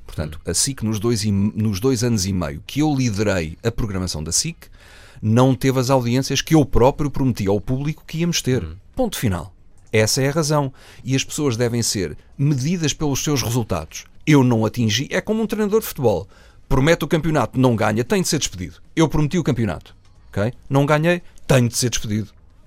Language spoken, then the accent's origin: Portuguese; Portugal; Nós não somos norte-americanos, somos portugueses, temos pouco dinheiro. Somos poucos, somos pobres.